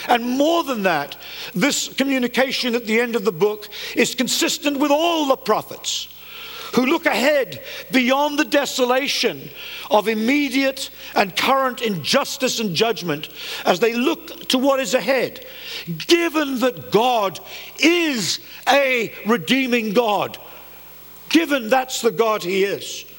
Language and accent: English; United States; It's been an awful rinse cycle to be in as an American, viewing what is going on in the public square